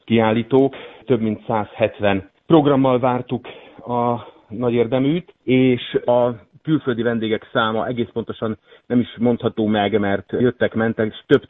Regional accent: Hungary; Ott van a mi magyar irodalmi ünnepünk, az ünnepi könyvhét, amikor mi magyarok vagyunk együtt egymással, egymásért.

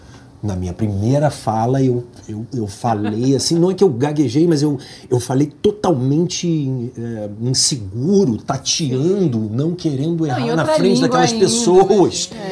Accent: Petrópolis, Rio de Janeiro, Brazil; Eu sou da Serra do Rio de Janeiro, tá? Vamos entender que eu venho realmente de uma cidade que não era uma cidade grande, né? Não é uma cidade grande, Petrópolis.

